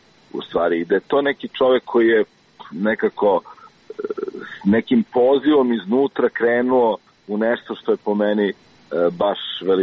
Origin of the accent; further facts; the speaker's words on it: Belgrade, Serbia; ja sam rođen u Beogradu i odrastao u Beogradu.